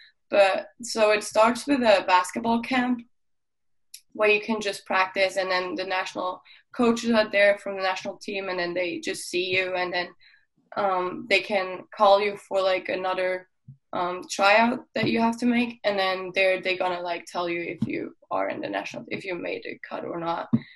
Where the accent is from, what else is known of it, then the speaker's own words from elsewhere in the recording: Luxembourg; So Luxembourg is a pretty small country, as you just said. It is next to Germany, Belgium, and France.